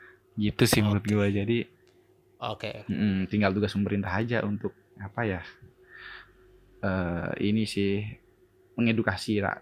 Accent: Nganjuk, East Java, Indonesia; karena di Nganjuk juga udah ada 4 orang suspek kalau nggak salah itu, jadi udah zona merah juga di daerahku itu

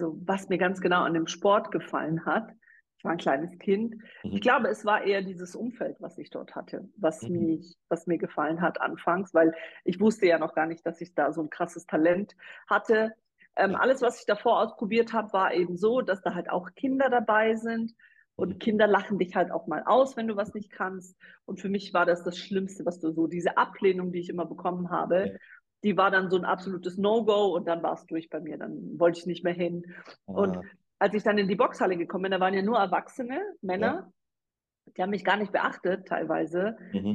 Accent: Ulm, Baden-Württemberg, Germany; bin mittlerweile 38 Jahre alt, lebe wieder nach 6 Jahren in meiner Heimatstadt in Ulm im Süden in Deutschland.

